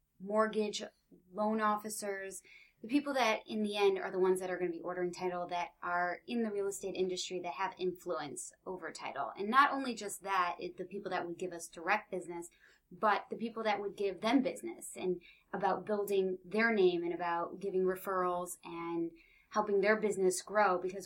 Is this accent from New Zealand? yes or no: no; Chicago, Illinois, United States; now in New York, United States; And I came to New York from Chicago thinking I was going to work in TV, in music, fashion.